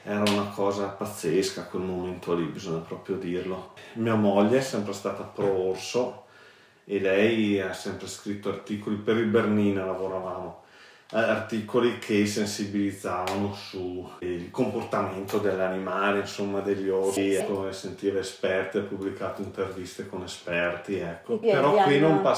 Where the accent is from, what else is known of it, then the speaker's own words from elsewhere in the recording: Cles, Trentino-Alto Adige, Italy; Io vengo da Kles, dove sono stati rilasciati gli orsi